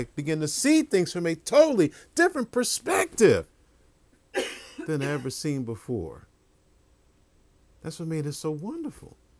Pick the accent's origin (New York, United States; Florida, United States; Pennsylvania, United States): New York, United States; I'm a city boy. I come from New York. You know, only thing you hear is pollution and car horns.